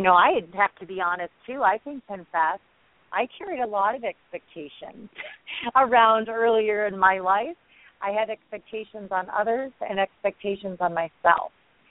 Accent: Minnesota, United States; also born or lived in Colorado; I grew up in Minnesota, and we had lakes, you know, that's the land of, you know, 10,000 lakes plus.

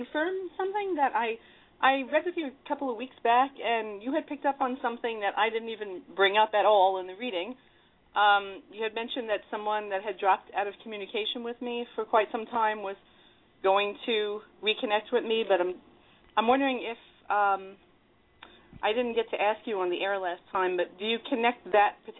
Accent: New York, United States; I'm from New York.

